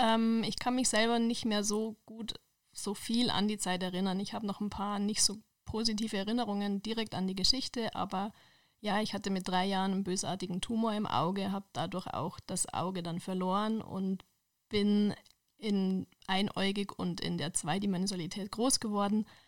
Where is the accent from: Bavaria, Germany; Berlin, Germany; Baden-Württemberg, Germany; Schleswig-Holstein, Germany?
Bavaria, Germany; Regensburg; now in Munich, Germany; ich bin in Harlaching geboren, war die ersten Lebensjahre hier in München, dann wurde mein Papa versetzt in die Oberpfalz nach Regensburg und da ist die ganze Familie mitgezogen und dann auch dort geblieben, nur ich bin dann im Laufe der Zeit wieder zurückgekommen nach München.